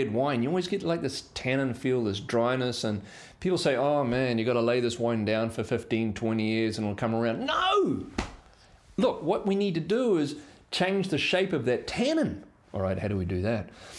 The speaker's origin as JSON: {"language": "English", "country": "New Zealand", "said": "I'm not from South Africa, I'm from New Zealand, don't get me confused."}